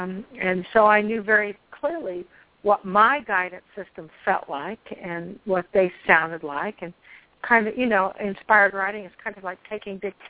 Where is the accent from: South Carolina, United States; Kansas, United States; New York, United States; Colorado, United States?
Kansas, United States; also born or lived in Missouri; I was just about as normal as any Missouri girl could be. I mean, I grew up in Kansas, so in a very, very traditional environment.